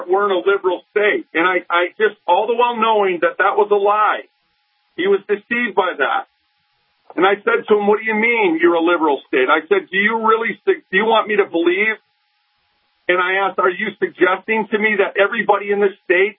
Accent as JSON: {"language": "English", "region": "Minnesota", "country": "United States", "said": "I said, I'm from Minnesota. I said, we're called a liberal state too."}